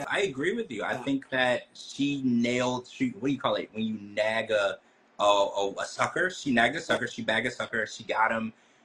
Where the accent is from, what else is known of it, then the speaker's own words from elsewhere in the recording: Deep South, United States; And so it's not like where I grew up in the Deep South, if someone was gay, you could tell right away.